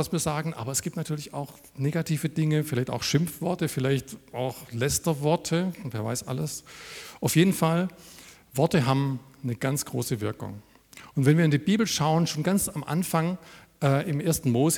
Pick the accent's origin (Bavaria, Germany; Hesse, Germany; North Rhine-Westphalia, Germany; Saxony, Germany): Saxony, Germany; Freiberg; ich bin aus Freiberg und bin dort Jugendreferent